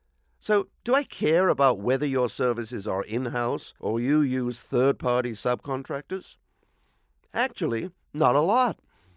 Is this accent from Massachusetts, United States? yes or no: yes; Boston, Massachusetts, United States; the best plumber in Boston, my hometown, was their company